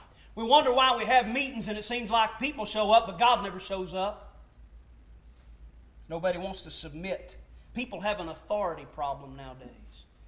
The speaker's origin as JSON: {"language": "English", "region": "Arkansas", "country": "United States", "said": "I am from Arkansas."}